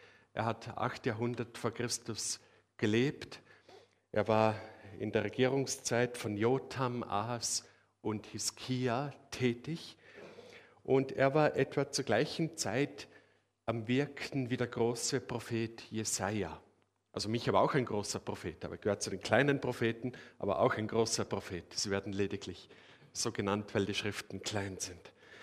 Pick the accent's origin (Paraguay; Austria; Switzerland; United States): Austria; Danke, dass euch auch mein Dialekt bekannt ist vom Peter Brock, der auch ein Österreicher ist.